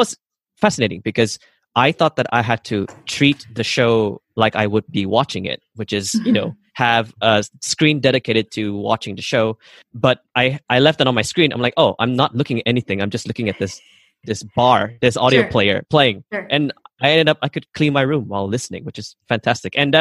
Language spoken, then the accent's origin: English; Sarawak, Malaysia; I have an indigenous background. So I come from Borneo Island. We're from the Iban tribe. And I do have family in the jungle, which is like 5-6 hours drive into the forests.